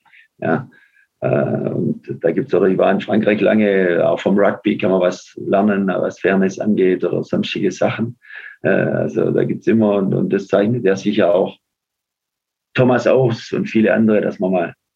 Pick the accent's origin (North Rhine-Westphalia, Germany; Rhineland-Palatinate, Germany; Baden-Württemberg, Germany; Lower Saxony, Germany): Baden-Württemberg, Germany; Aalen; das war beim VfR Aalen, das ist mein Club in meiner Heimat